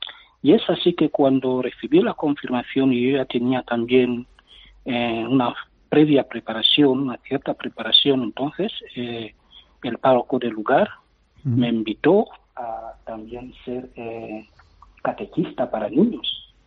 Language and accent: Spanish; Equatorial Guinea; now in Tenerife, Spain; las celebraciones litúrgicas en mi país tardan un poco más que aquí en la diócesis de Tenerife